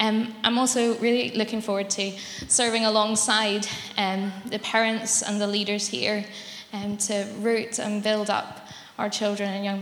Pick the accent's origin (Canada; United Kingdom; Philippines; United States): United Kingdom; Belfast, Northern Ireland; I grew up in East Belfast, where I attended Mersey Street Presbyterian Church. I'm really thankful to have been born into a Christian family.